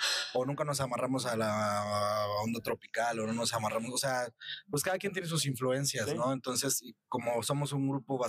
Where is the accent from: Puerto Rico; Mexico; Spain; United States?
Mexico; Xalapa, Veracruz; Yo soy de aquí, de Xalapa.